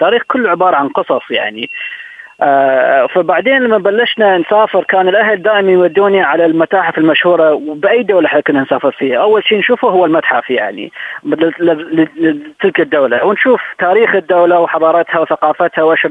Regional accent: Baghdad, Baghdad Governorate, Iraq; أنا يعني تربيت في العراق وبغداد، وزي ما كل عارفين يعني العراق بلد يعني شاف الحروب والمآسي

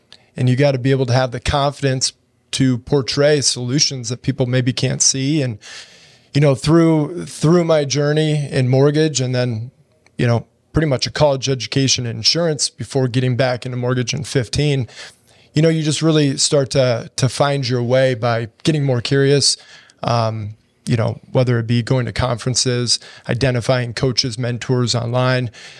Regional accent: Omaha, Nebraska, United States; Born and raised in Omaha, Nebraska. We call it the good life for good reason. We got everything you need.

